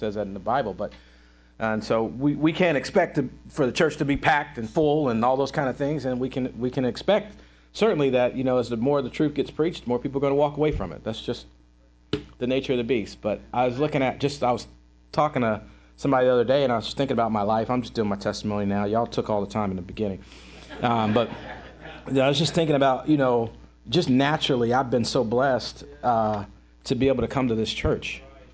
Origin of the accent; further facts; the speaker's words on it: Dayton, Ohio, United States; now in Fairborn, United States; We came from Dayton, the middle of Dayton, the ghetto of ghettos. And it was terrible. And we come here to Fairborn.